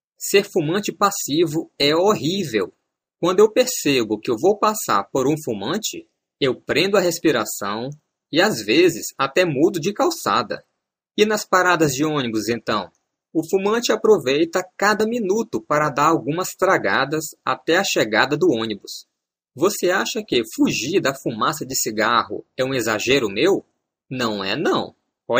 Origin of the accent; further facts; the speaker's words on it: São Luís, Maranhão, Brazil; now in São Paulo, Brazil; Eu sou de São Luís, Maranhão, e lá tem fumantes, claro, mas nem se compara com São Paulo.